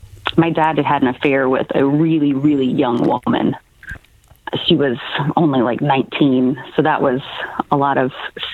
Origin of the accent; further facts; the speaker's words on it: Quad Cities, Illinois, United States; born there; Well, I was born in Illinois, the Quad Cities. So it was like right on the border of Illinois, Iowa.